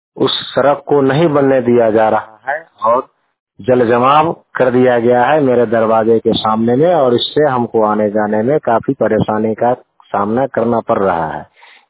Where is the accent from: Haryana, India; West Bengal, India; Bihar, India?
Bihar, India; Kursaha; मैं ग्राम पोस्ट कुर्साहा थाना मोहद्दी नगर जिला समस्तीपुर का निवासी हूँ।